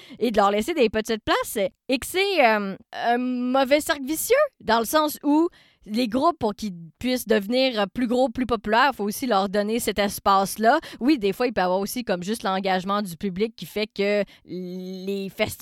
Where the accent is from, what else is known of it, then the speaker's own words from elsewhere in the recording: Quebec, Canada; je viens de la Mauricie.